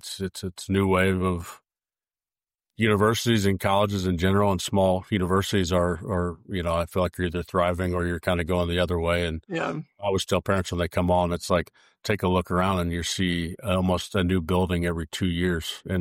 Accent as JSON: {"language": "English", "town": "Brownsburg", "region": "Indiana", "country": "United States", "said": "So I was from Brownsburg here in Indy and went to Marion on tennis and golf"}